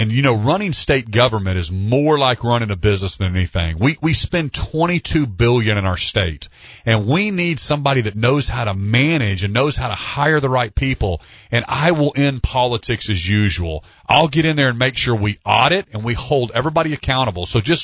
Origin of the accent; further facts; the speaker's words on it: Norman, Oklahoma, United States; I grew up in Norman and went to school in Stillwater. So after college, I went to move to Tulsa.